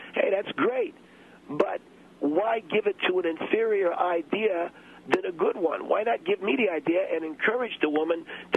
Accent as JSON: {"language": "English", "town": "New York City", "region": "New York", "country": "United States", "said": "I come from a neighborhood like that. I come from Alphabet City, New York, a place called East New York, where we had a lot of neighborhood saloons like this."}